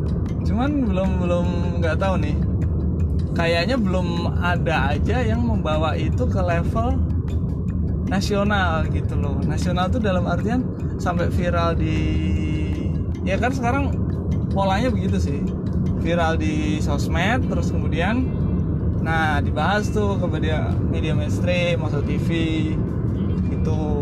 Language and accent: Indonesian; Riau, Indonesia; accent: Javanese (medok); Ini suara gue bukan gue medok-medokin ya, emang suara gue tuh medok. Jadi walaupun gue lahir dan besar di Sumatera, itu gue nggak, kalau gue bilang, oh gue tuh orang Riau gitu, itu orang-orang udah gak percaya.